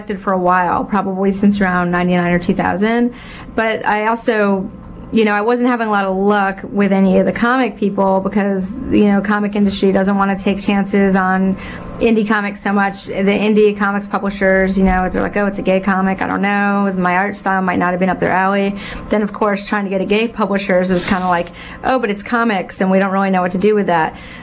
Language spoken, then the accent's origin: English; New York, United States; Show you, even though I'm from New York, I know what's going on.